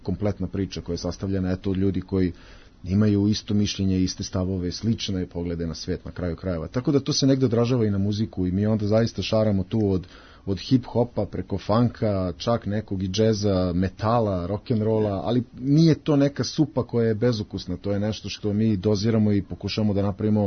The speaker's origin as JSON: {"language": "Serbian", "town": "Pančevo", "region": "Vojvodina", "country": "Serbia", "said": "Pa da, prosto mi dolazimo iz Pančeva i to je jedan od najzagađenijih gradova"}